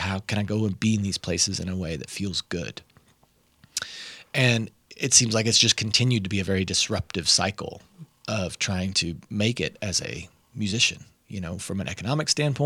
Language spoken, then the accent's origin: English; Kentucky, United States; Being born and raised in Kentucky is to be born in the middle.